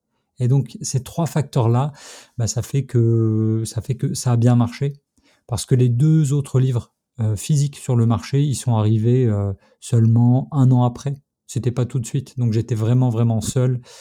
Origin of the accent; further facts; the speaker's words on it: France; Or, nous sommes français, nous parlons donc généralement mal anglais